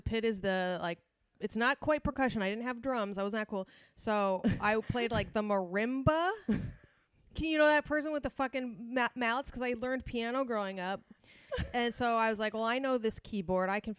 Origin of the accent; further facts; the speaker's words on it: Scottsdale, Arizona, United States; I'm from Scottsdale, which is, you know, the bragging rights from Arizona.